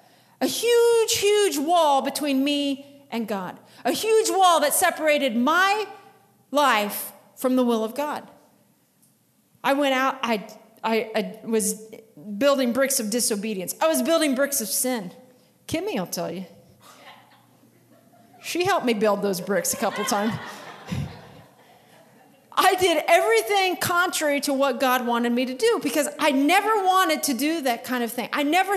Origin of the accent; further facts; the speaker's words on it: St. Joseph, Missouri, United States; I was born and raised in St. Joseph. I know it all. I graduated from Central.